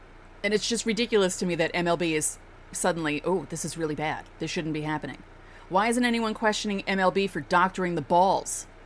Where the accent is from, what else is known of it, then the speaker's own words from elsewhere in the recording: New York, United States; Is that because I'm from New York?